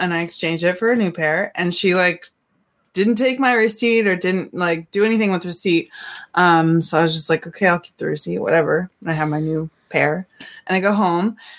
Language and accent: English; Montana, United States; So funny because like growing up in Montana, Seattle is the closest big city. And so.